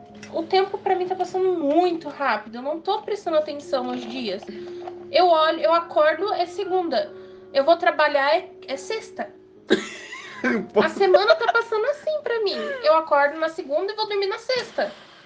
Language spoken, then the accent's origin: Portuguese; São Paulo, Brazil; Tenho 22, sou de São Paulo.